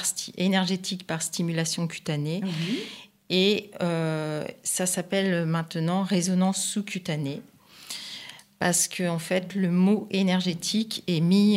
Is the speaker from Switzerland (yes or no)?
no; Auvergne-Rhône-Alpes, France; now in Villefranche-sur-Saône, France; je suis caladoise depuis 1998. Avant, je suis originaire de Savoie.